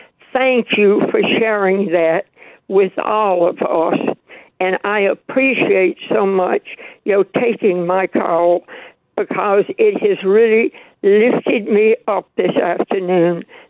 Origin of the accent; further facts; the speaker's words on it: Alabama, United States; now in Illinois, United States; And when we moved to Illinois, it was great to be able to say, I'm from Alabama.